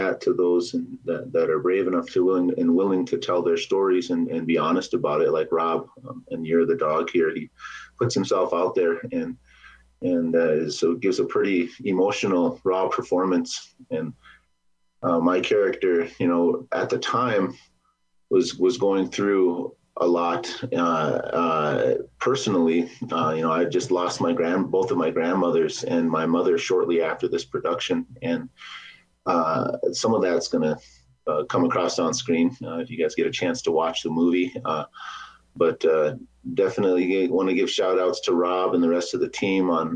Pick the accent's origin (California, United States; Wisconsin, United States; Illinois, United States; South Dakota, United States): South Dakota, United States; me, as a little boy from growing up on the Lower Brule Reservation to where I am now, you know, I'm back on the reservation now. I'm a student at Sinte Gleshka University, and that's where I'm coming at you live from right now, is Mission, South Dakota